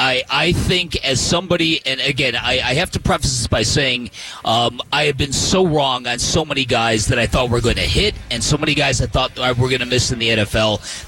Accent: Chicago, Illinois, United States; I've growing up in Chicago, I knew a lot of people who lived in Michigan

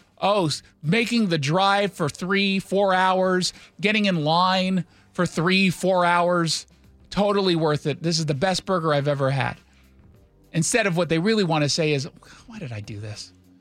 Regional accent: Los Angeles, California, United States; I'm from Los Angeles. I've had In-N-Out.

